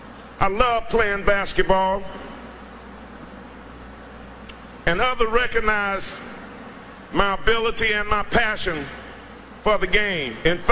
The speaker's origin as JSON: {"language": "English", "town": "Griffin", "region": "Georgia", "country": "United States", "tie": "born or raised there", "said": "You see, I grew up in Griffin, Georgia. My mother and my grandmother raised me, my brothers and my sister."}